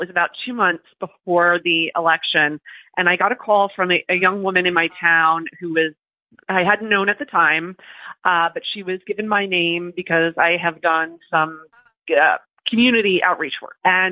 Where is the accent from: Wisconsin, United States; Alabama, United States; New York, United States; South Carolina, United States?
New York, United States; I'm from New York, you feel very removed from it, right? You feel like Florida is a whole other universe.